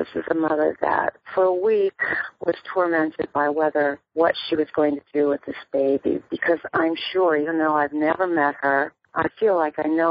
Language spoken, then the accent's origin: English; Wheeling, West Virginia, United States; I knew I wanted to go to a big city because I was born and raised in Wheeling, West Virginia.